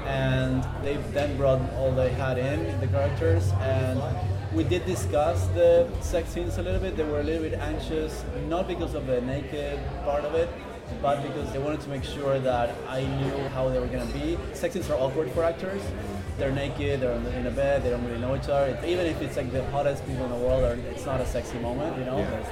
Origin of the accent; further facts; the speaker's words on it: Buenos Aires, Argentina; now in New York, United States; I'm from Buenos Aires and I live in New York, so I know those cities pretty well.